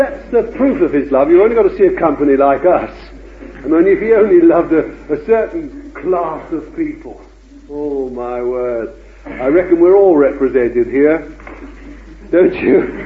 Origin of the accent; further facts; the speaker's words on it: Bethnal Green, London, United Kingdom; born there; But then you see, I was born in Bethnal Green